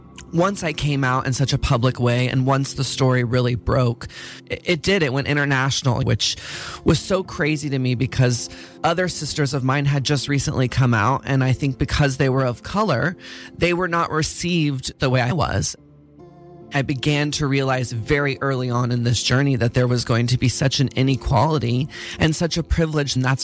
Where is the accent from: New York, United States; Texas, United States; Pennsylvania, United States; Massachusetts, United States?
Texas, United States; Dallas; growing up in Dallas, Texas in the 90s, there wasn't education, there wasn't representation.